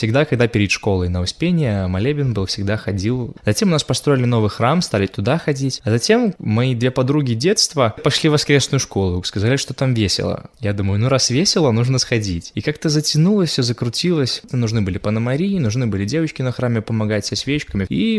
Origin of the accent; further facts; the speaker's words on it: Krulevshchizna, Vitebsk Region, Belarus; У нас вот в деревне, в Крулевщизне, я сам из Крулевщизны